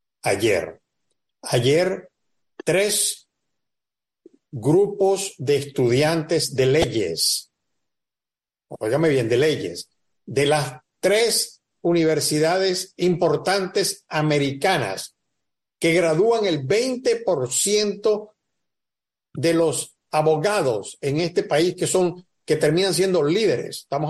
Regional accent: Venezuela; now in United States; Yo estoy ahora en Estados Unidos, yo soy un refugiado de Venezuela.

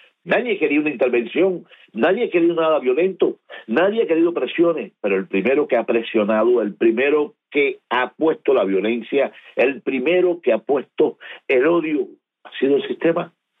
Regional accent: Cuba

